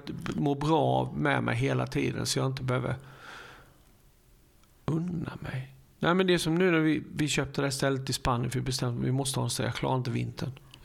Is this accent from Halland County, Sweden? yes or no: yes; Harplinge, Halland County, Sweden; För vi växte upp i Harplinge och har gått skolan ihop.